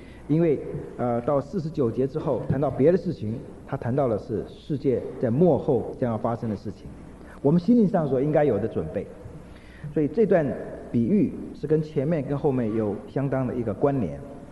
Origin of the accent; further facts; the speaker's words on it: China; 这个长袍子好像有些人我们中国人不太习惯